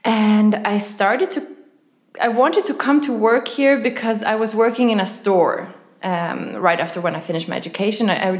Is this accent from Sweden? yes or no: yes; Sweden; English is a second language; I am from Sweden.